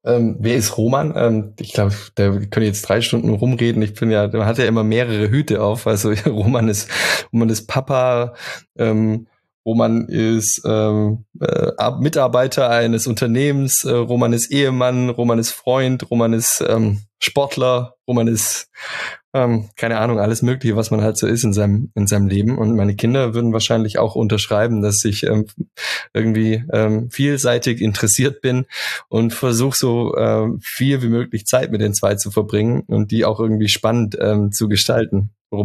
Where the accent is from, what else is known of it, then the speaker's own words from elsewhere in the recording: Baden-Württemberg, Germany; Ich habe mit 17 die Realschule abgeschlossen und bin dann halt ganz normal, wie so, was man so als Schwabe macht, gleich Ausbildung als Maschinenbediener, Zerspannungsmechaniker damals.